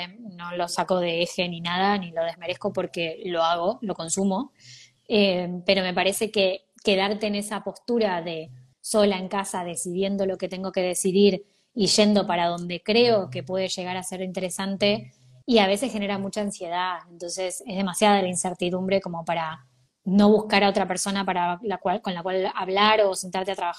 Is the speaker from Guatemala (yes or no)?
no; Argentina; now in Spain; O porque soy argentina tengo que vender solo a Argentina.